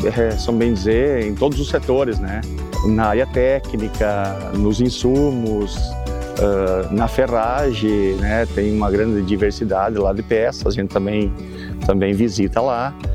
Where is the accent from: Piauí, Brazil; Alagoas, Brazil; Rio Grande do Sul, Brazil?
Rio Grande do Sul, Brazil; Espumoso; eu sou da comunidade da Costa do Jacuí, município de Espumoso.